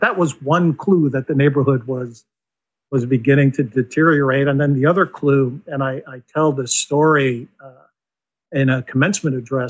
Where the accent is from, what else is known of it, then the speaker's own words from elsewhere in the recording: Brentwood, New York, United States; also born or lived in Bronx; Moved out to Long Island. I grew up in Brentwood, Long Island. So I'm a native New Yorker.